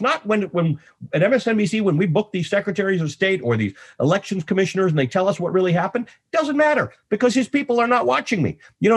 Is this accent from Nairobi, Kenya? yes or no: yes; Nairobi, Kenya; born there; I'm actually a Kenyan-born Muslim. I was born in Nairobi.